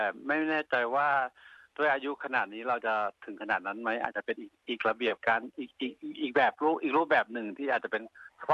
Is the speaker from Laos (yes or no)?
no; Australia; also born or lived in Thailand; คือชีวิตที่เมืองไทยก็อาจจะเป็นชีวิตวัยรุ่นธรรมดาปกติก็มีความรู้สึกแบบนี้แต่เรามาโตที่ออสเตรเลีย